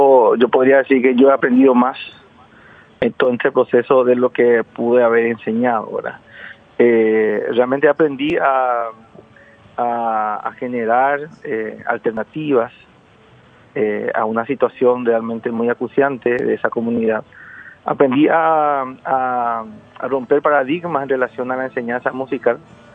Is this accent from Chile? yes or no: no; Carapeguá, Paraguarí, Paraguay; estoy ahora, justamente 83 kilómetros de Asunción. Yo aprendí a tocar guitarra aquí, en mi pueblo natal